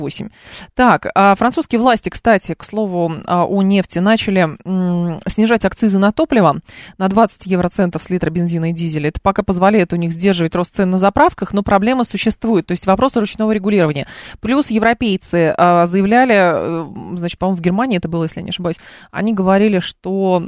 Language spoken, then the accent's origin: Russian; Lyubertsy, Moscow Oblast, Russia; я из Люберец.